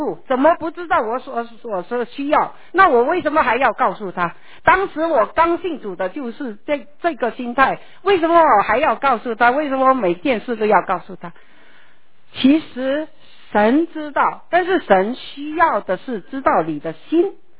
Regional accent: Guangdong, China; 我们广东人的倾诉就是倾诉

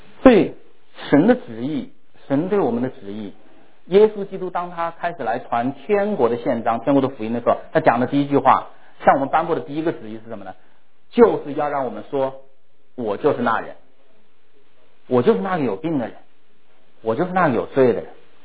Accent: China; 所以你看我们中国人去骂一个人，去批评一个人，我们最重的话就是说你这个人禽兽不如。

